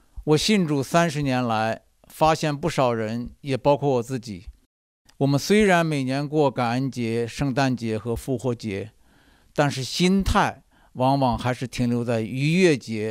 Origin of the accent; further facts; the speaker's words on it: China; 就像过去我们中国人见面的时候总是说一句吃了吗？